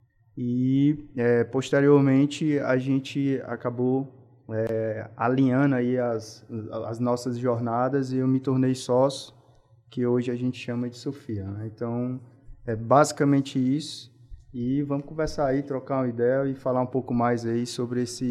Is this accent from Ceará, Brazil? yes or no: yes; Fortaleza, Ceará, Brazil; sou natural de Fortaleza mesmo.